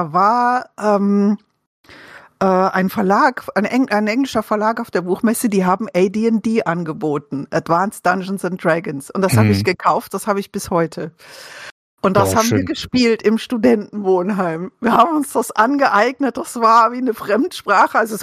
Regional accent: Baden-Württemberg, Germany; now in Ruhr, Germany; Ich bin Jahrgang 67. Ich komme aus Süddeutschland, aus vom schönen Kaiserstuhl her. Lebe jetzt aber im Ruhrgebiet

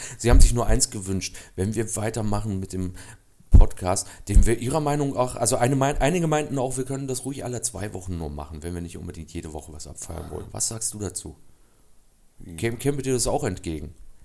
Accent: East Germany, Germany; weil ich hier als Ostdeutscher in der nordrhein-westfälischen Landeshauptstadt standesgemäß empfangen wurde.

